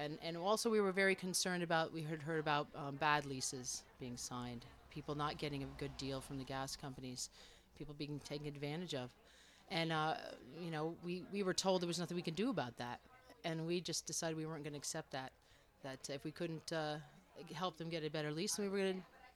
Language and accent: English; Callicoon, New York, United States; born there; I was born here. I was born in the Calicoon Hospital.